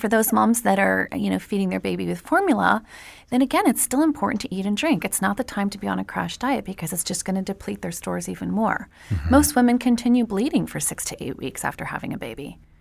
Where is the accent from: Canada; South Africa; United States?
Canada; Quebec; But of course, I'm from Canada and from Quebec, so I love maple anything.